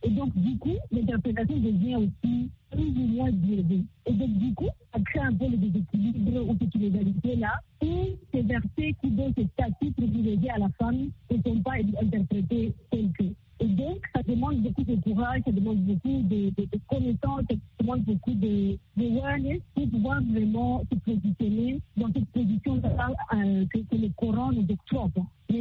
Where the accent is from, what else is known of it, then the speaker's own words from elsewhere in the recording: Rwanda; mes droits en tant que Rwandais, mais aussi à mes droits en tant que femme musulmane